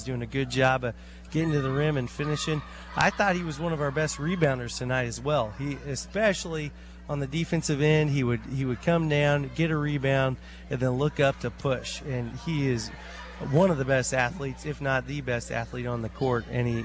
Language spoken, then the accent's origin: English; Jefferson City, Missouri, United States; I grew up in Jeff City, Missouri, where we had rivalries, and they never left.